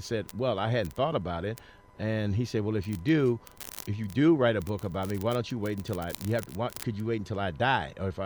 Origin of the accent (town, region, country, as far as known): St. Louis, Missouri, United States